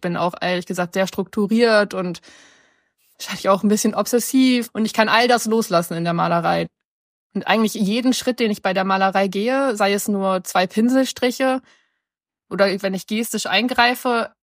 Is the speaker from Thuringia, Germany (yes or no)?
no; Hamburg, Germany; born there; also born or lived in London; Ich bin 1988 in Hamburg geboren.